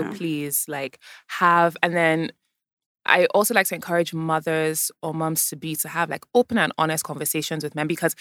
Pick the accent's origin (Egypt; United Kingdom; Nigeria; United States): Nigeria; And we're Nigerian, that's what it typically is